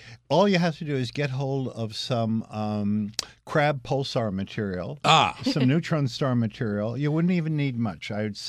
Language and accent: English; Missouri, United States; So I'm not saying that proves anything, but I'm from Missouri.